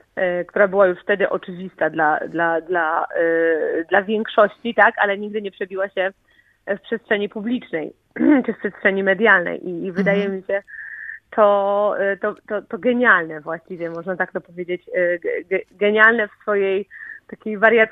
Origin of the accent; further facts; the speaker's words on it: Zgorzelec, Lower Silesian Voivodeship, Poland; also born or lived in Wrocław; No a Wrocław to też i Dolny Śląsk, bo ja wychowałam się w Zgorzelcu, a później mieszkałam we Wrocławiu